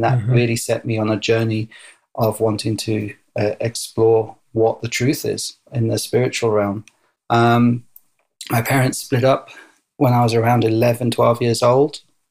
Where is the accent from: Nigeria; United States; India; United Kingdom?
United Kingdom; London; I am a Jewish believer in Jesus. My mother is Israeli. Even though we grew up in London, England, my father's not Israeli, he's British. So we grew up in London and I went to a Jewish primary school and then to an all-boys private school after that in North London.